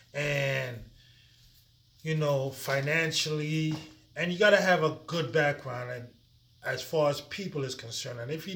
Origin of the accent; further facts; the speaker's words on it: Trinidad & Tobago; now in United States; Came up here. I'm from Trinidad and Tobago. Came up here in 1976. And I've been here ever since.